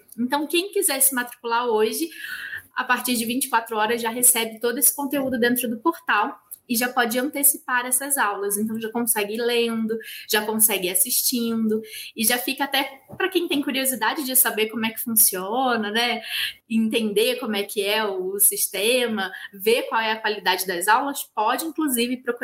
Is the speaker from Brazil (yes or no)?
yes; Rio de Janeiro, Brazil; accent: chiado; eu, com esse sotaque chiado, sou do Rio de Janeiro. E lá no Rio de Janeiro, nós recebemos dois documentos diferentes.